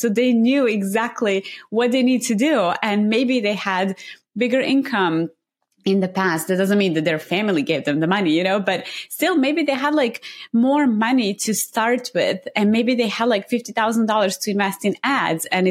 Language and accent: English; Serbia; English is a second language; now in Austin, United States; And I'm going to just mention that I'm from Serbia, but I live in Austin, Texas. And so all my family is back in Serbia.